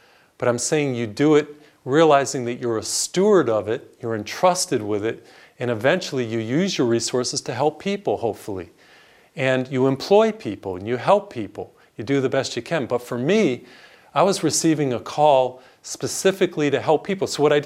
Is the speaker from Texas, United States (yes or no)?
no; Massachusetts, United States; born or raised there